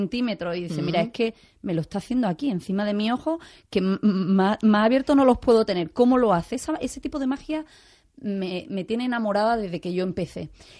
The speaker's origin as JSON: {"language": "Spanish", "town": "Huétor Vega", "region": "Andalusia", "country": "Spain", "tie": "born or raised there", "said": "casualmente conocí a un mago que veraneaba en mi pueblo, Huetorvega"}